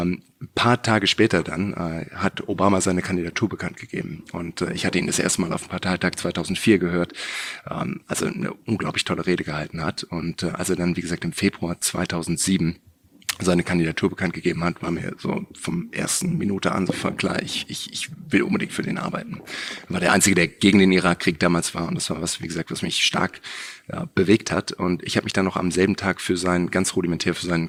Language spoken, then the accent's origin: German; Heidelberg, Baden-Württemberg, Germany; Ich bin in Heidelberg groß geworden